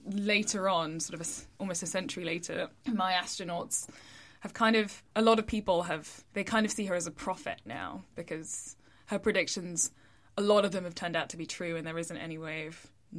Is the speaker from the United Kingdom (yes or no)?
yes; United Kingdom; it also was kind of the first year I'd really thought a lot about being British. Because like my parents are Nigerian, and for about half of my gap year I went to Ghana where my mum was working.